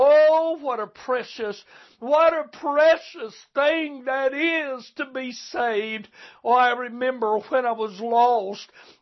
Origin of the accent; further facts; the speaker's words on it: United States; I could spend my time thanking Him that I'm an American, being born in this free land